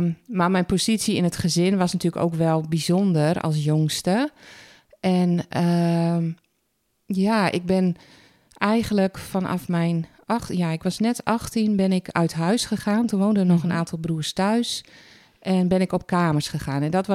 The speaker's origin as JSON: {"language": "Dutch", "region": "Friesland", "country": "Netherlands", "tie": "born or raised there", "also_born_or_lived": "Amsterdam", "said": "Geboren in Amsterdam ben ik op mijn vierde verhuisd naar Friesland. En daar ben ik ook opgegroeid tot mijn 17e, 18e."}